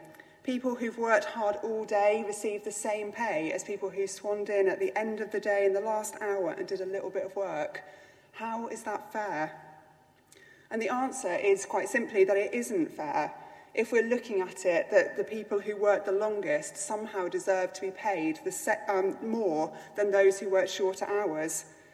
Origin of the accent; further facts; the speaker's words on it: United Kingdom; It's something, I think, in our national identity, what's fair and what's unfair.